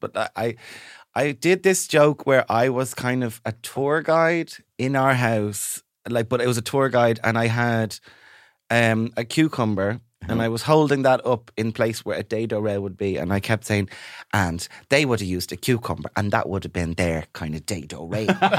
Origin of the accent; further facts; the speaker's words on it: Dublin, Leinster, Ireland; And I was like, "No, I have literally Dublin for generations. Like, my parents are Dublin, their parents are Dublin, and I'm nearly 100% sure their parents are Dublin."